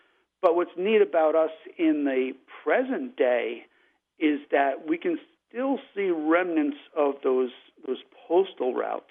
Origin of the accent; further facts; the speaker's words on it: Reading, Connecticut, United States; where I grew up in the Reading area.